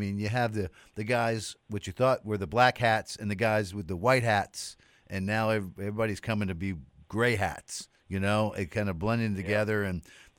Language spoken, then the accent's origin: English; Washington, District of Columbia, United States; my hometown is Washington, D.C., and there's a national newspaper called the Washington Post